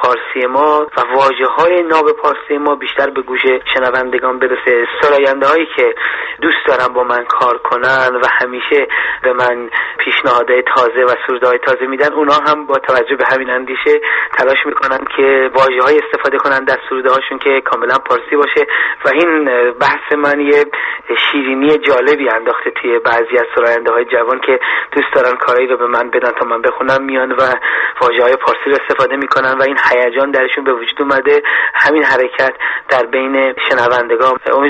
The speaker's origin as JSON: {"language": "Persian", "country": "Iran", "said": "به عنوان یک ایرانی که خب در زمینه ادبیات و موسیقی تلاش میکنه،"}